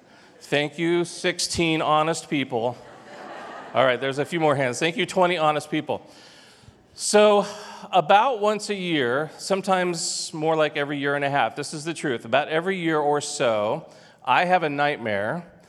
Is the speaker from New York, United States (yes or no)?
no; Thousand Oaks, California, United States; We didn't know each other here, but I grew up in Thousand Oaks.